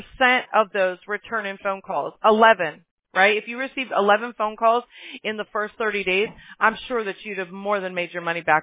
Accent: Alabama, United States; I'm from Alabama.

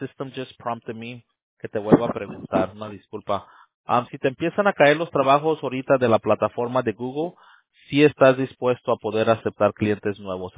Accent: Monterrey, Nuevo León, Mexico; my familia mía somos de Nuevo León, de Monterrey.

